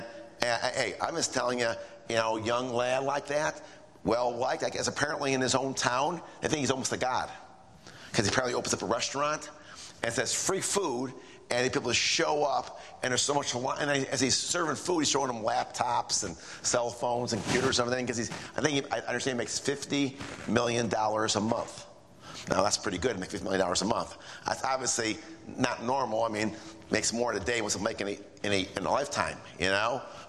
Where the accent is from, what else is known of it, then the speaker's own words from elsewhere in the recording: Syria; Maybe his dad will come out. I'm from Syria. I don't know.